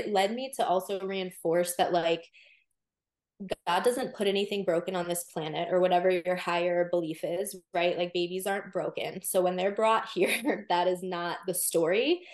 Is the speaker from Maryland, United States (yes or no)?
yes; Maryland, United States; I'm relocating to Maryland, where I'm from, my hometown, to get licensure to be able to practice there.